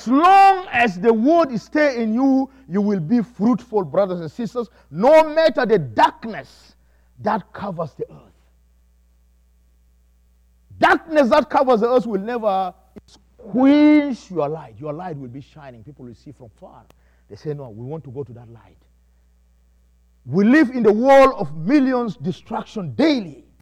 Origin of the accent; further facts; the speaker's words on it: South Sudan; moved away; I came from South Sudan, now I find myself here praising God in this church.